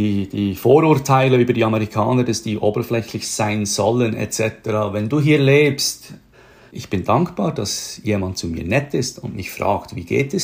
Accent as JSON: {"language": "German", "region": "Bern", "country": "Switzerland", "said": "wer das Berner Oberland kennt und nicht von dort kommt, so wie ich bin ja aus der Stadt Bern"}